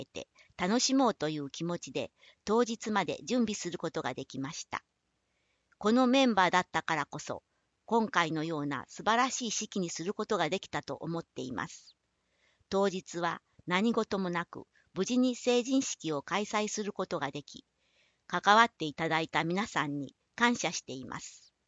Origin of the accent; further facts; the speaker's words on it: Kasaoka, Okayama, Japan; 私たちのふるさと笠岡は、晴れの国岡山県に位置する港町です。